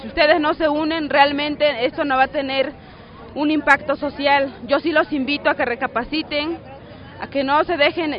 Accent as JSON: {"language": "Spanish", "region": "Veracruz", "country": "Mexico", "said": "Nosotros venimos del estado de Veracruz, de la zona norte."}